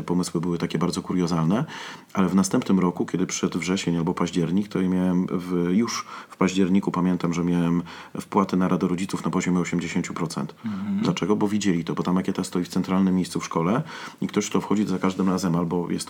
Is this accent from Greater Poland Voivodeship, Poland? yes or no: no; Radom, Masovian Voivodeship, Poland; A ponieważ ja pochodzę z Radomia